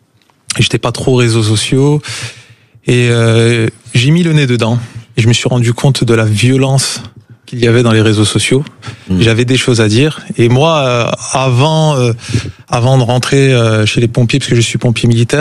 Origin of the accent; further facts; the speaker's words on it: France; je suis de ce pays, je fais partie de ce pays et je suis français.